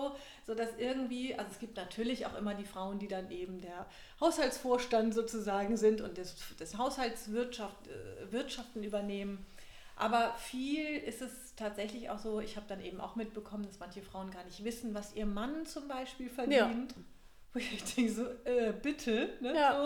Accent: Hamburg, Germany; Ich komme aus Hamburg und bin dort Business Coach in meiner eigenen Praxis

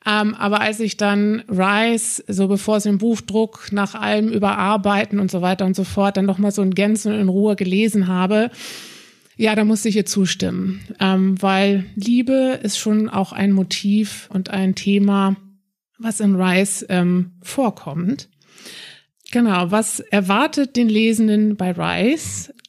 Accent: Hamburg, Germany; Ich bin 35 Jahre alt. Ich komme aus Hamburg. Ich bin wohnhaft in Hamburg. Also ich bin ein richtiges Nordlicht. Keine Sorge, ich bin nicht zu wortkarg. Dafür hat das rheinländische Blut meines Vaters gesorgt.

